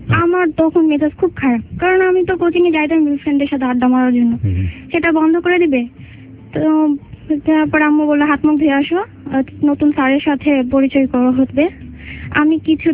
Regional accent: Dhaka, Dhaka Division, Bangladesh; আমার জন্ম আমার নানুর বাড়িতে, আমি বড় হয়েছি ঢাকায়, আমরা স্থানীয়। আমার একটা মানে জয়েন্ট ফ্যামিলিতে বড় হয়েছি

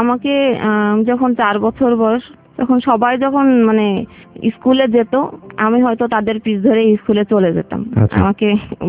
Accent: Jessore, Khulna Division, Bangladesh; আমার বাড়ি হচ্ছে যশোর জেলার একদম প্রপারেই, টাউনে, সদর জেলার। গ্রামের পরিবেশ হয়তো একটু আধটু ছিল, কিন্তু শহরের মতো করেই আমি বড় হয়েছি।

